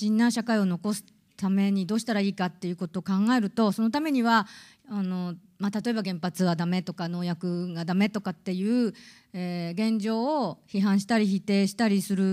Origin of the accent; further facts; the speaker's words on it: Kanto, Japan; born there; moved away as an adult; now in Sapporo, Japan; 私は実は関東の生まれで19の時に札幌に来てそれ以来札幌のを中心にあちこち、移動して、まあ、海外を含めて、いろんな文化を体験してるんですけれども